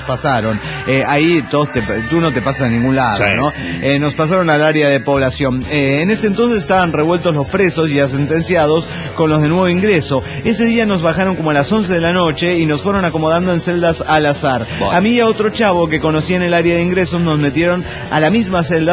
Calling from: Desaguadero, La Paz, Bolivia; de Desaguadero, Bolivia.

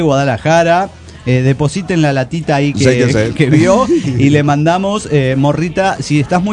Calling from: Trelew, Chubut, Argentina; de Trelew, Argentina.

